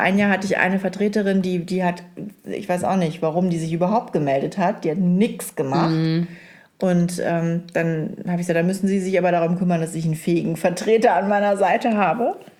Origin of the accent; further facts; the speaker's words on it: Lower Saxony, Germany; Ich kann ja was ab, ich bin Ostfriesin.